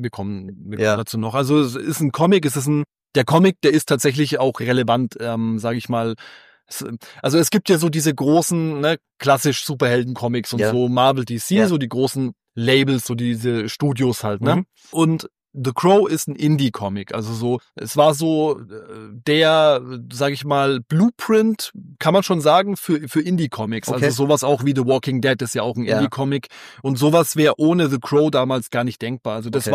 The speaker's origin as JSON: {"language": "German", "country": "Germany", "said": "Ich bin Deutscher und ich bin Christ"}